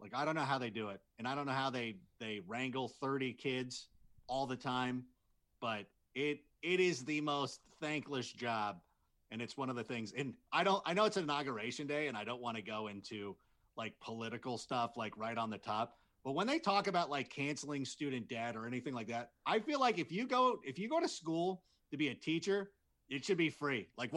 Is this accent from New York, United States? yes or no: no; California, United States; also born or lived in Corona; Well, I grew up in Southern California. Yeah. Like an idiot. I felt that I knew enough Spanish from my Spanish speaking friends. I lived in Corona.